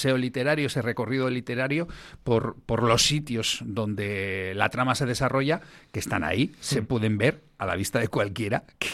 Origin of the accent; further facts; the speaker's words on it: Erandio, Basque Country, Spain; Hablo de una ciudad que es la mía, que es Bilbao. Yo soy de Erandio y lo llevo a gala, pero Bilbao es mi ciudad.